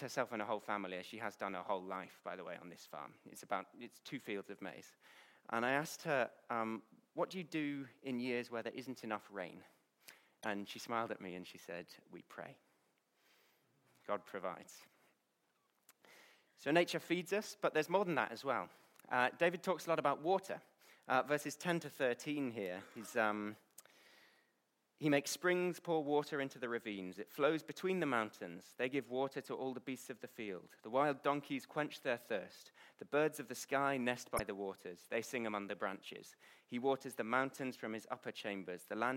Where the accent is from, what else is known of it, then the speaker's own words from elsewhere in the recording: Malawi; I grew up in Malawi